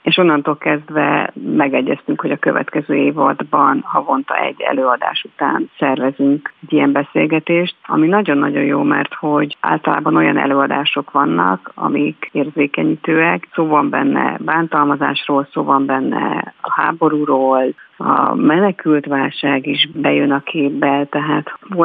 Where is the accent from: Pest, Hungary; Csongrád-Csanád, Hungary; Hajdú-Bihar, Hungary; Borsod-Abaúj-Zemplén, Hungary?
Pest, Hungary; Budaörs; moved away as an adult; Hát én budaörsi születésű vagyok, úgyhogy elég sok minden köt, és egészen, hát ilyen 22 éves koromig éltem ott.